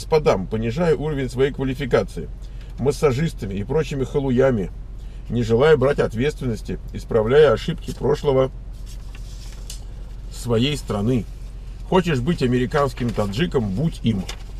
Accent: Moscow, Russia; Я сам из Москвы, Россия.

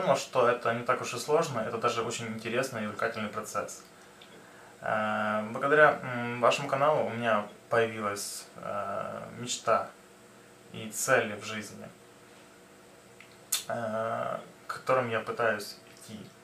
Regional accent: Dniprodzerzhynsk, Dnipropetrovsk Oblast, Ukraine; я из Украины, из города Днепродзержинск.

